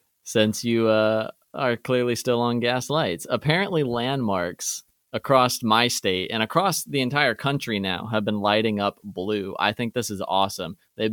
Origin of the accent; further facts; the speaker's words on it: Indiana, United States; And I actually wanted to check out and see, because obviously I am from Indiana. I wanted to see what Indiana was doing as well.